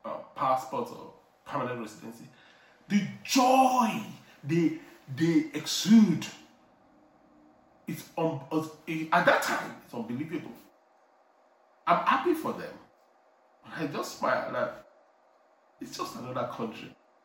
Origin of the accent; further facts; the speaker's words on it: Nigeria; English is a second language; And Nigerians too, we are like that. When we go to any African country, you know, when I go to South Africa, I used to travel a lot for work.